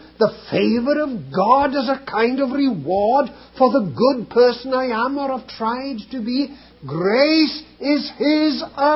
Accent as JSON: {"language": "English", "country": "United Kingdom", "lives_now": "United States", "said": "Now, you probably don't realize that I'm British. With this American accent I've discovered, people don't know where I come from anymore. Well, I come from Britain."}